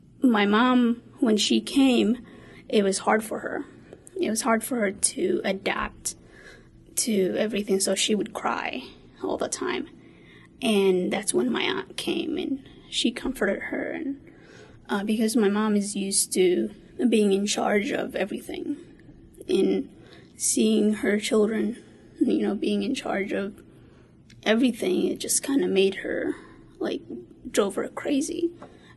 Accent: Somalia; English is a second language; now in United States; I am originally from Somalia, and I've lived in the United States for 12 years.

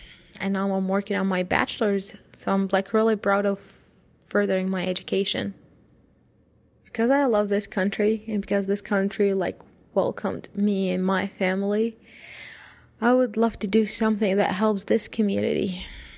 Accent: Iraq; now in United States; Originally, I'm from Iraq, and I moved to the United States in 2010, April 2010.

